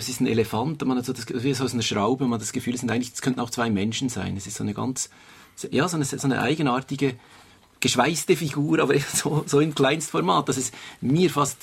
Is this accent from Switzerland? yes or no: yes; Bern, Switzerland; die ich als Berner Künstler kenne